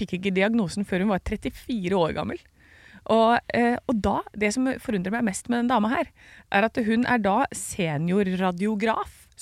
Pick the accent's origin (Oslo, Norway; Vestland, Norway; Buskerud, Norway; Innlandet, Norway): Oslo, Norway; also born or lived in Porsgrunn; Ja, oppvokst i Grorudalen.